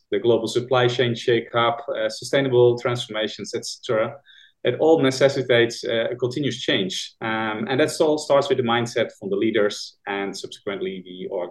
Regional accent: Netherlands; now in Kuala Lumpur, Malaysia; I'm originally from Netherlands, based in Kuala Lumpur, Malaysia.

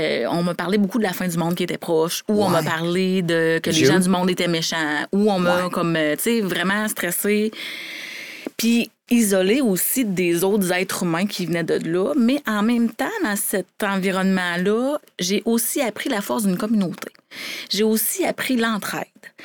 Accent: Amqui, Quebec, Canada; Ben, je viens d'Amqui.

